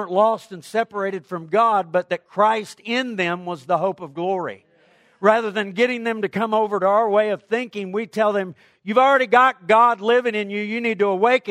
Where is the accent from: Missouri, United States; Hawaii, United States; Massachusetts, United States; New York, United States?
Missouri, United States; Springfield; born there; Do I love America? I'm an American. I was born right here in Springfield, Missouri in 1961, June the 3rd.